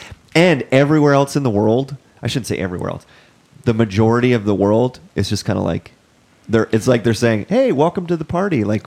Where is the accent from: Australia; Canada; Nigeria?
Canada; in my lifetime, right, 35 years growing up in Canada, I have never once been persecuted for my faith.